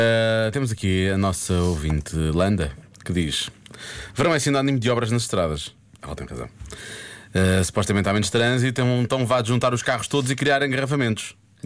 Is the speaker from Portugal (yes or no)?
yes; Elvas, Alentejo, Portugal; eu sou alentejana de Elvas, o calor do verão é simplesmente